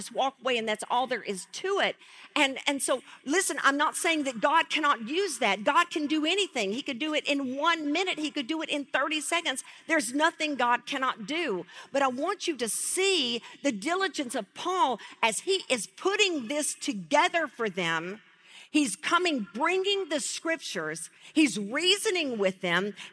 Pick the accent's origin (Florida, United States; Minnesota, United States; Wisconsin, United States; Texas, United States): Texas, United States; I come from Texas. We wear cowboy boots there if we're going to ride a horse.